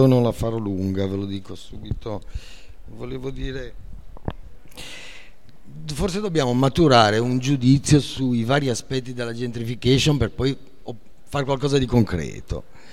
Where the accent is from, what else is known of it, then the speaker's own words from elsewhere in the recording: Genoa, Liguria, Italy; boh, da genovese mi viene in mente